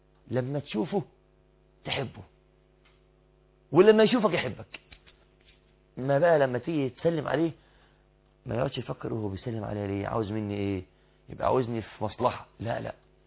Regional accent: Egypt; بالتعبير بتاعنا احنا يا مصريين

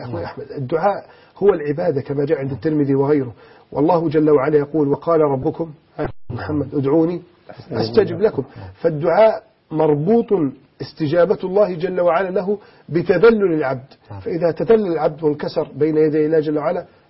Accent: Egypt; هذا ما كان يحدث في السابق عندنا في مصر أكثر من مرة

